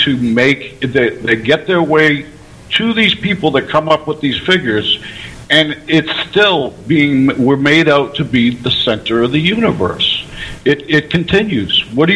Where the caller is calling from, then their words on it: Boston, Massachusetts, United States; I'm calling from Boston.